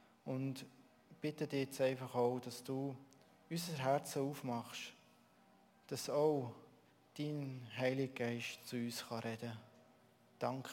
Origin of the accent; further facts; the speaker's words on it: Langnau im Emmental, Bern, Switzerland; typisch Dörfli, Wieler im schönen Emmental, das ist in der Nähe von Langnau im Emmental. Und dort durfte ich gewisse Jahre aufwachsen, in dem Krachen, wie man schön bei uns im Emmental sagt. Und ich merke, ich bin sehr ländlich aufgewachsen